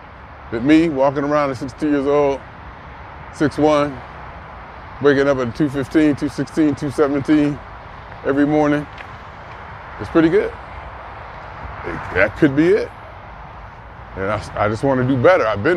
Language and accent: English; Ohio, United States; for a 62-year-old black man born and raised in Northeast Ohio that I'm doing pretty good.